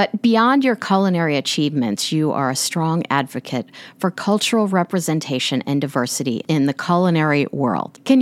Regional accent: Kansas, United States; I grew up in Kansas and I didn't know I was missing the lemon in my chicken soup.

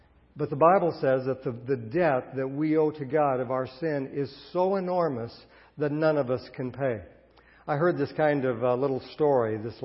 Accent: United States; they wanted to make us national heroes just because we came from the States.

